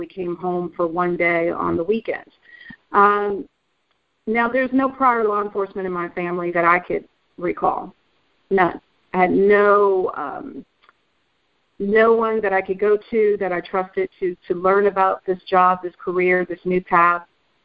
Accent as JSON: {"language": "English", "region": "New York", "country": "United States", "accent": "New York", "said": "You have to remember, when I went into the academy, I still had my New York accent. So here you have the only female who happens to be black, who happens to be from New York, has no experience, never picked up a weapon."}